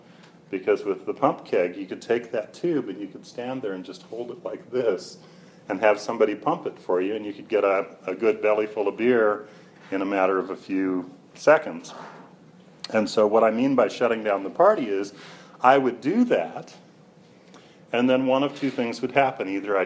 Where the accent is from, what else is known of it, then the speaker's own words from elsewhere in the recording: Seattle, Washington, United States; also born or lived in Arizona; now in Atlanta, United States; I grew up in Seattle, Washington. I lived there for about 29 years. Then I moved to Arizona for 5 years, and then I've been in Atlanta for 15 years.